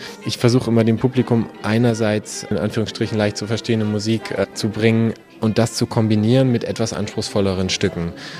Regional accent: Berlin, Germany; now in Munich, Germany; Habe vorher studiert noch in Berlin sehr lange, wo es auch meine Heimat ist.

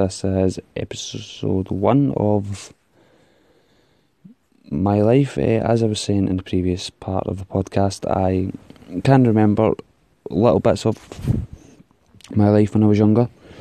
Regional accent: Gowkthrapple, Scotland, United Kingdom; I was brought up in a place called Gowfrapple, which is also in Scotland, but it's known in Scotland as Gowkey.

